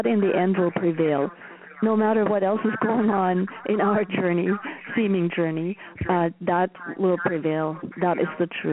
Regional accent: Germany; moved away as an adult; now in United States; I grew up in Germany and I never came across any Sanskrit or any Eastern teachings, actually. And when I moved to the U.S. When I was 24 and a half

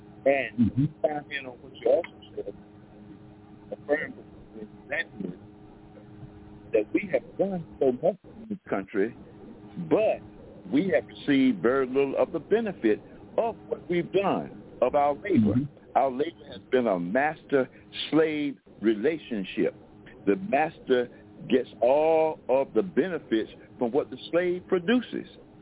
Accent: Durham, North Carolina, United States; So I'm from Durham, North Carolina, as I said.

